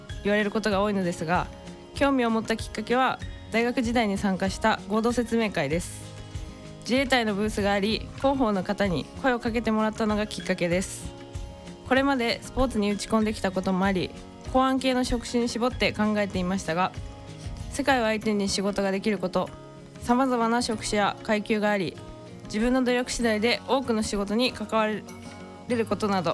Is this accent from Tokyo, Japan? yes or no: yes; Ota, Tokyo, Japan; 東京都大田区の出身です。